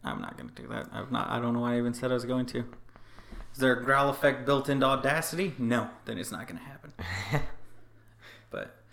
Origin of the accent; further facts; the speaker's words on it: Arkansas, United States; I said I was from Arkansas.